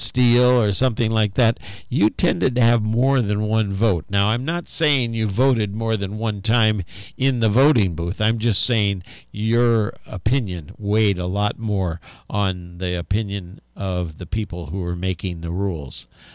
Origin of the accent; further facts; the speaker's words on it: Chicago, Illinois, United States; Now, I come from the Chicago area, and I can recall and this was under the Democratic leadership of Mayor Daley